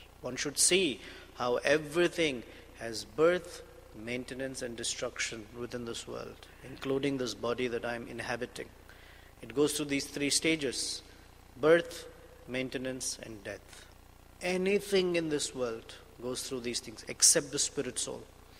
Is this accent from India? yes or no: yes; India; Because that identification is there. I am Indian.